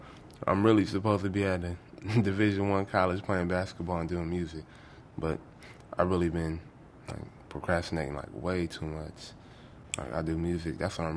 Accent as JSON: {"language": "English", "town": "Duarte", "region": "California", "country": "United States", "said": "I'm from Duarte, California."}